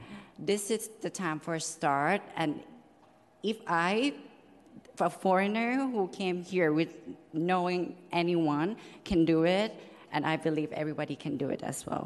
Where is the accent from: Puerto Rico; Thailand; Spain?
Thailand; English is a second language; moved away as an adult; now in San Francisco, United States; I'm from Thailand, and this is my 7 month in USA in San Francisco.